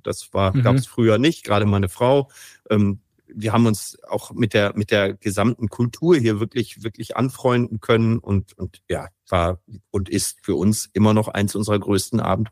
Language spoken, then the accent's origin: German; Lübeck, Schleswig-Holstein, Germany; now in Betzdorf, Germany; Also wir kommen aus Lübeck, meine Familie und ich. Meine Familie, das ist meine Frau und meine zwei Kinder.